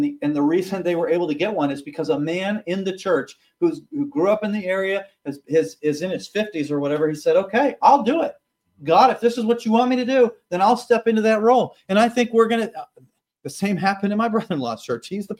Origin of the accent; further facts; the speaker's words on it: Kansas, United States; I grew up in Kansas. There's a lot of people in Kansas that they're custom croppers